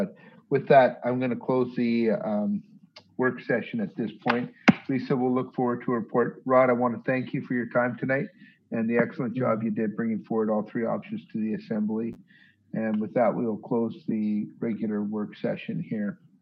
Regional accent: Canada; I come from Canada, and Remembrance Day is a national holiday in Canada.

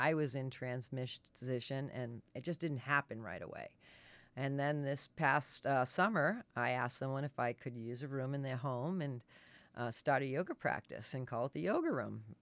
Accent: Gloucester, Massachusetts, United States; And I grew up on the East Coast on the harbors, so in Gloucester, Mass.

